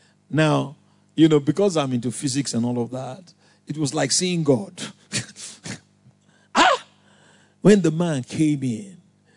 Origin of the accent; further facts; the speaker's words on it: Nigeria; moved away; So I remember, you know, I came from Nigeria, quite a number of us, you know.